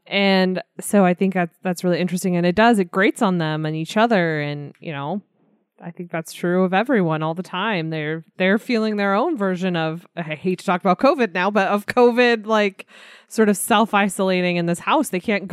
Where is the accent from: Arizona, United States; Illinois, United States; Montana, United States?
Arizona, United States; accent: Arizona; with my Arizona accent that I didn't even realize was an accent, but someone recently told me is totally an accent.